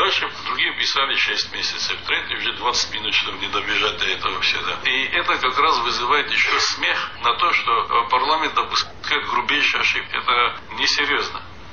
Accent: North Ossetia–Alania, Russia; Я осетин вырос там, живу там.

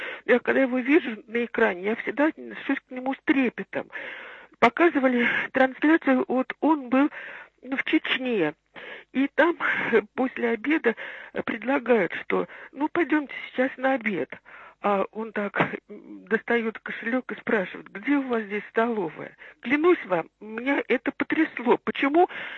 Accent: Russia; А я как россиянка, можно скажу вот о моем отношении к нему

